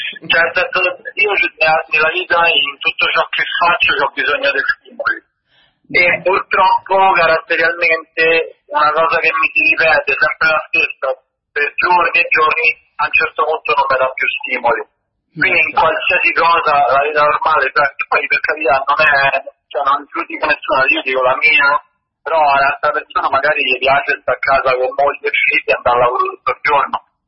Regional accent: Rome, Lazio, Italy; sono di Roma

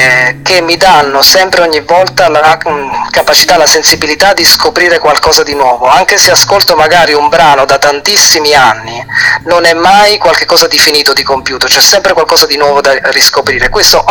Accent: Campania, Italy; alla mia terra di origine, che è la Campania

